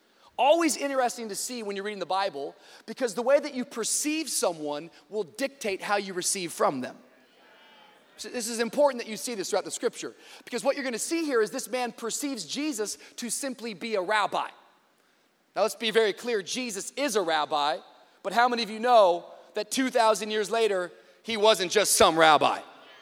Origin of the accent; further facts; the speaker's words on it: Tacoma, Washington, United States; I grew up in Tacoma, Washington, outside of Seattle, and I grew up on Woodworth Avenue, right next door to my grandparents.